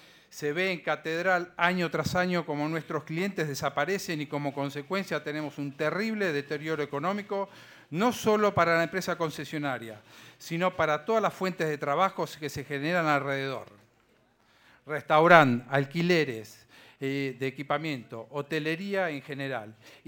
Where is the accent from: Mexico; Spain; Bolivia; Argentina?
Argentina; San Carlos de Bariloche, Río Negro; born there; nací en San Carlos de Bariloche, tengo 56 años